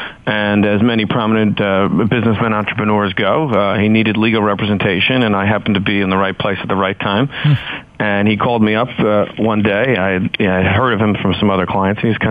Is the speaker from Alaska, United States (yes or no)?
no; New York, United States; Messier essentially guaranteeing and then delivering a cup, is something as a New Yorker you'll never forget.